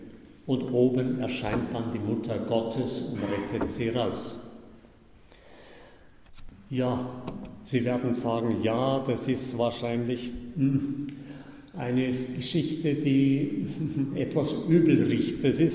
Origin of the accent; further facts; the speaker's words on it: Gelting, Bavaria, Germany; am Ort in Gelting, in der Pfarrei, wo ich her bin